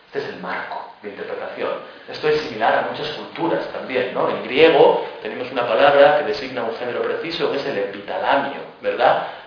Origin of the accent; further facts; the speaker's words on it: Castile, Spain; Yo conozco un poco el de Castilla, el de mi tierra